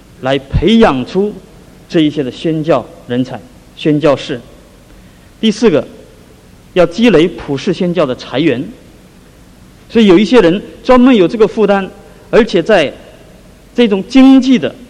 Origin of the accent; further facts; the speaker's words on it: China; 我们中国人在过去的这一段时间所领受的